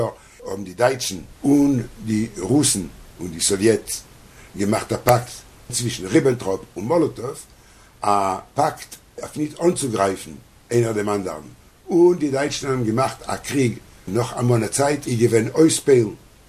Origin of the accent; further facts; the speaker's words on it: Vilnius, Vilnius County, Lithuania; born there; German is a second language; Weil ich bin geboren in Vilna.